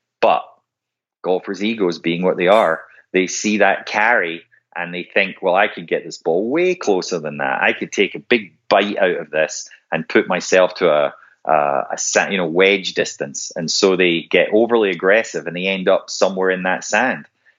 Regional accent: Scotland, United Kingdom; And I think this speaks to the fact that as a Scot, my golf has always been match play.

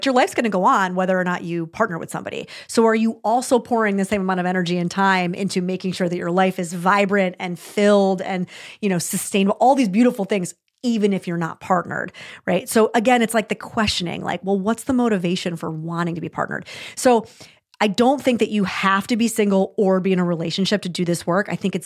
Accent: New York, United States; because as the New Yorker, I tend to be like, listen, own your shit.

